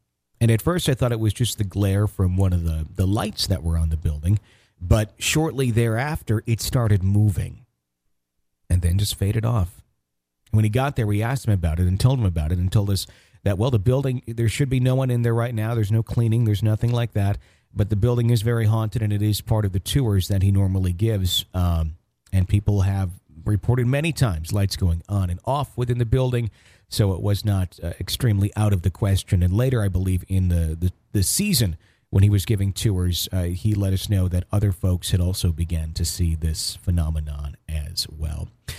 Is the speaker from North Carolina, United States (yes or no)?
no; Wisconsin, United States; He's from my home state of Wisconsin.